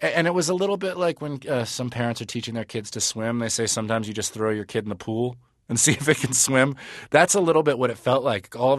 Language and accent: English; Los Angeles, California, United States; I grew up in Los Angeles. I grew up in the Pacific Palisades of Los Angeles, which is like a very nice, pretty affluent area.